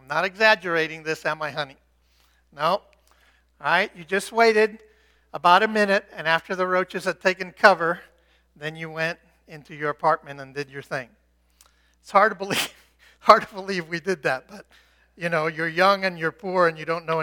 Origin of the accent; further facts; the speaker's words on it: Cuba; Now, even as a little kid growing up in Cuba